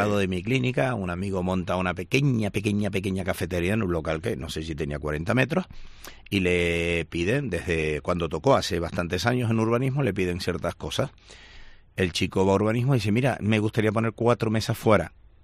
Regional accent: Canary Islands, Spain; A mí siempre me han dicho, y ojo, que no se me lo tomen a mal, que es más canario que las papas bonitas, a mí siempre me han dicho que yo no soy canario

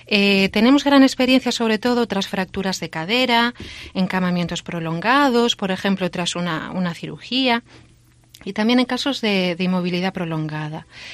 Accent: A Coruña, Galicia, Spain; born there; Sí, nacimos en Coruña

